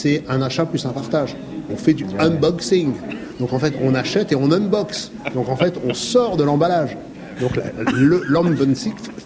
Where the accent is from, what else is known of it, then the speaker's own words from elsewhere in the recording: Paris, Île-de-France, France; Alors, moi, je suis parisien.